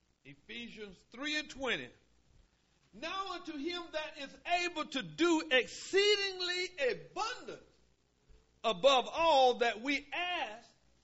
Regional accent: Willard, North Carolina, United States; I'm from Willard, North Carolina. There was a whole lot of our life growing up as a youth.

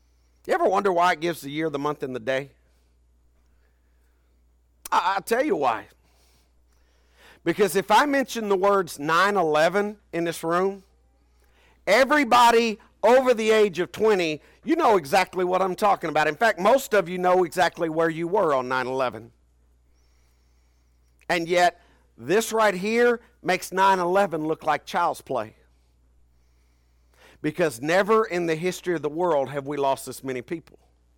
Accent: United States; And because we're American Christians, and I can say this because I do my work all over the world, because we're Americans

